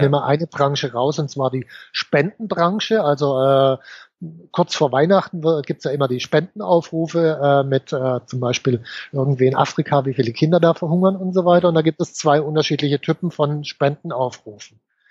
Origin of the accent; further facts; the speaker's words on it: Baden-Württemberg, Germany; ich darf das als Schwabe auch sagen, weil ich bin auch Schwabe.